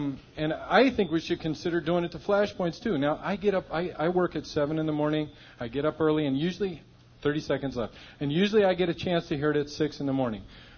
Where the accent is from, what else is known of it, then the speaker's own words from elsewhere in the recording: Berkeley, California, United States; But I've been listening since about the 70s, early 70s, when I grew up in Berkeley.